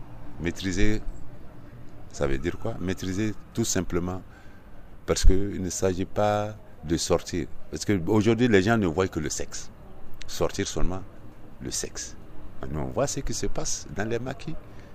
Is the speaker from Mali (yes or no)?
yes; Mali; Mais chez nous, au Mali, le sexe, c'est quelque chose.